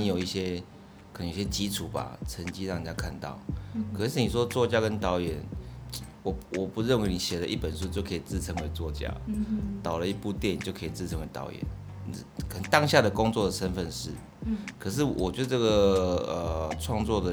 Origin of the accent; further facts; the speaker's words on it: Taiwan; 我从台湾来，然后在香港